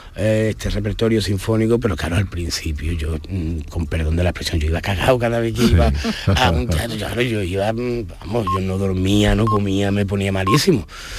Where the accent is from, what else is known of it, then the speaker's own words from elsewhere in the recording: Estepona, Andalusia, Spain; ni de Málaga, ni de Estepona, que es mi pueblo